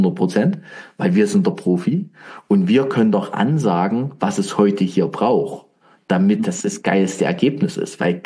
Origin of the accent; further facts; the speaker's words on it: Weinböhla, Saxony, Germany; aber ich bin ja ursprünglich auch aus Dresden oder halt Weinböhler. Ne? Bin ich ja da, das ist ja meine Heimat.